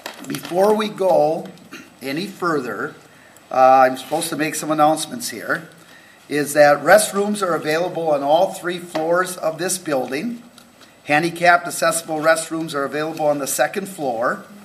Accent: Dilworth, Minnesota, United States; Because I, back home, and I'm from Dilworth, Minnesota

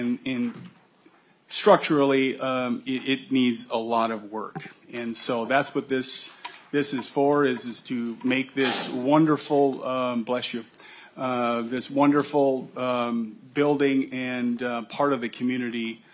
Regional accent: Embarrass, Minnesota, United States; Embarrass is my hometown, where I was raised and where most of my family still lives. It is a rural community in northeast Minnesota founded by the Finnish immigrants in the late 1800s.

